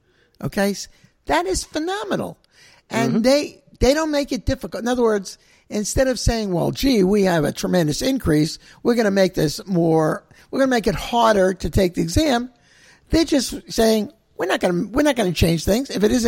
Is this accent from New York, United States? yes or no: yes; New York, United States; But I'm from New York, so we're just as bad.